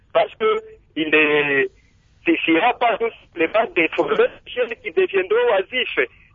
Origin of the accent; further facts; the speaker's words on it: DR Congo; nous savons ici chez nous au Congo, il existe un système qu'on appelle gagnant-gagnant.